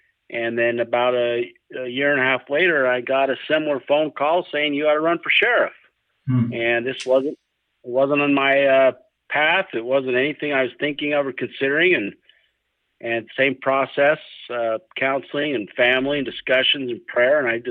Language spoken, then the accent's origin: English; Pleasant View, Utah, United States; I was born and raised in Pleasant View, Utah, and I went to Weber High School there